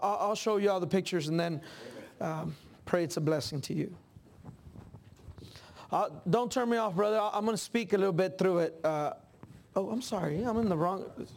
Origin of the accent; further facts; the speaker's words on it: Mesquite, Texas, United States; also born or lived in Dallas; I was born in Dallas, Texas, and as who said amen? We got a Texan here? No. But I grew up on the mission field.